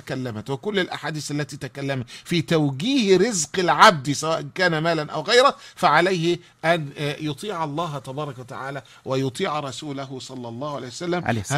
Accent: Egypt; ويعرف ناس في عندنا في مصر

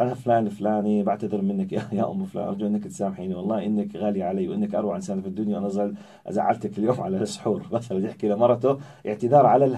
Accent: Jordan; بالذات عندنا في الاردن هنا، اظن من ملاحظاتي الشخصيه قضيه الاعتذار صعبه كثير كثير علينا

